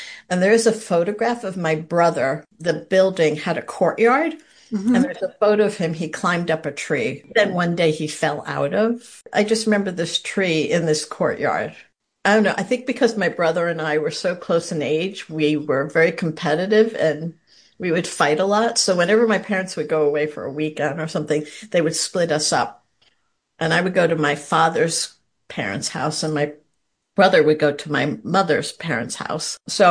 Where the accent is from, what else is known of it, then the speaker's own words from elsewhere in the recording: Brooklyn, New York, United States; also born or lived in Oklahoma; Did I tell you I was born in Oklahoma? My dad was in the Army and my mom was there too. It would have been hard for me to be there without her. I was only there for 4 months and then we drove back to Brooklyn